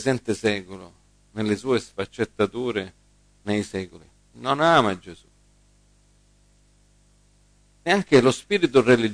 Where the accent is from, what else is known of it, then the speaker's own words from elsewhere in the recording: United States; Italian is a second language; io sono americano, quindi con i verbi ogni tanto faccio.